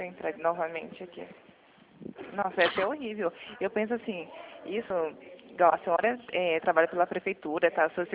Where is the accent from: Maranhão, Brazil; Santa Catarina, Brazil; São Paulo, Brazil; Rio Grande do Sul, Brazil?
São Paulo, Brazil; Americana; Eu sou aqui de Americana.